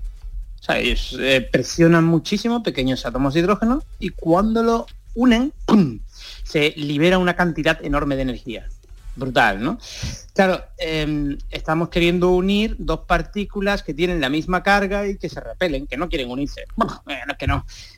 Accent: Seville, Andalusia, Spain; yo soy de Sevilla y me siento particularmente orgulloso

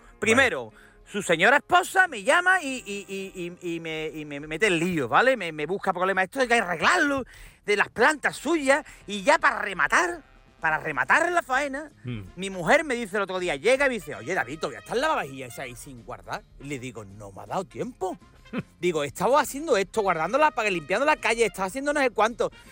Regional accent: Andalusia, Spain; Mi pueblo es el Silicon Valley sevillano.

